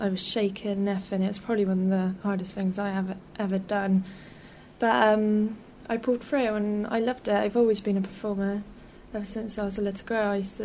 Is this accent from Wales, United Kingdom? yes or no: no; Bristol, South West England, United Kingdom; which was guaranteed to represent my hometown. Mm. And after I won Miss Bristol